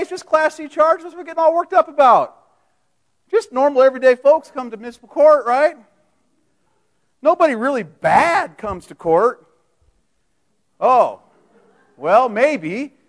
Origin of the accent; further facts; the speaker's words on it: Seattle, Washington, United States; Okay, I grew up in Seattle. I worked in the Seattle area law enforcement for 22 some odd years.